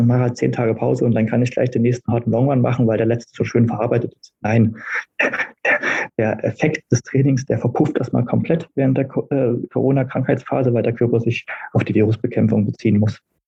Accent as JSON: {"language": "German", "region": "Berlin", "country": "Germany", "tie": "born or raised there", "said": "zum Berlin-Marathon selbst in meiner Heimatstadt"}